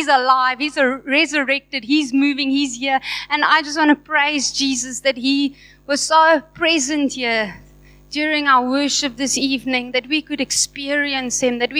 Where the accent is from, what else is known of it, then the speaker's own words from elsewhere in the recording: Blouberg, Western Cape, South Africa; I grew up here in Blouberg, started going to Buckley's, Stones.